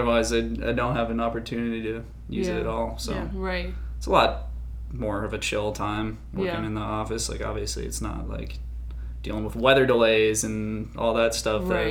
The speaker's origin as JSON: {"language": "English", "region": "New York", "country": "United States", "said": "I went to California 4 different times last year. I'm from New York, put it that way. So it's a far ways away."}